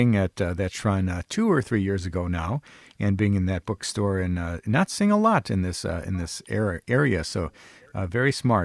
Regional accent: Ireland; being an Irish guy myself

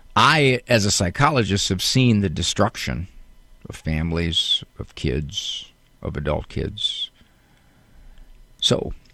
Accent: Canton, Ohio, United States; That house was in the northeast end of Canton. Very familiar with the area. I grew up in Canton.

